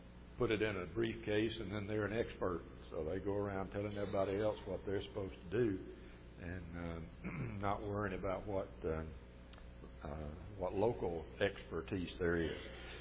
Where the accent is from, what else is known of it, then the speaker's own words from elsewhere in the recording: Alabama, United States; Most of you know I was raised in Winston County, just in the edge of Bankhead Forest